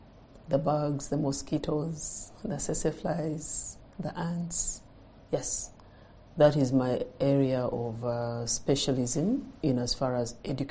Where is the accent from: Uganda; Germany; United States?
Uganda; I am a conservation biologist, born and bred in Uganda, educated in Uganda.